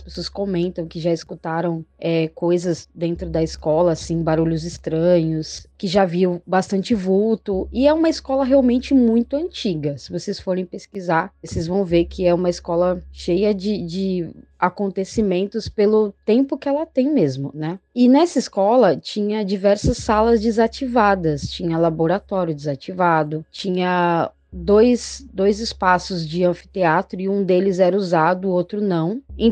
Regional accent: Santos, São Paulo, Brazil; eu tenho 32 anos, sou aqui de Santos, São Paulo.

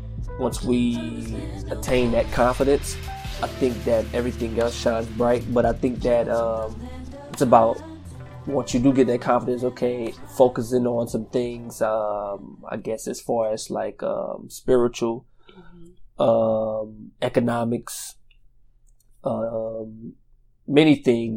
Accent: Cameron, Louisiana, United States; also born or lived in Lake Charles; Yeah, so I'm from Lake Charles, but I actually... from Cameron. Mm-hmm. I was raised my first 15 years in Cameron, and after Hurricane Rita, I moved to Lake Charles

